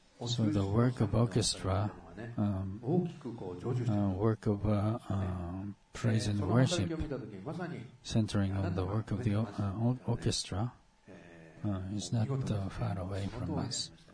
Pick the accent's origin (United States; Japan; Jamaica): Japan; Omori, Tokyo; And Pastor Okawa is born in Omori, and I'm from Omori too.